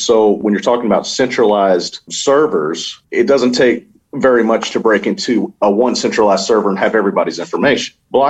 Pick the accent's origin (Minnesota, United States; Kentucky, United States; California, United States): Kentucky, United States; Louisville; I'm from Louisville, Kentucky. We're just country boys here.